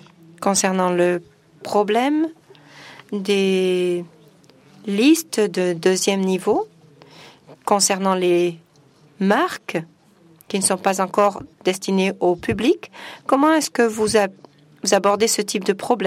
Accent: North Macedonia; Je viens de Macédonie.

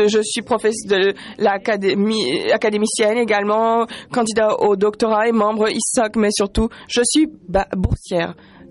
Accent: Pakistan; French is a second language; Je suis du Pakistan, boursier de Pakistan.

